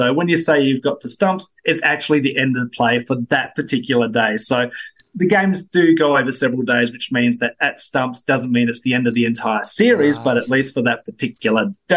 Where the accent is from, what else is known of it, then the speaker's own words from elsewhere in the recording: Australia; I hate to admit this as an Australian and going into the Ashes in just 2 weeks' time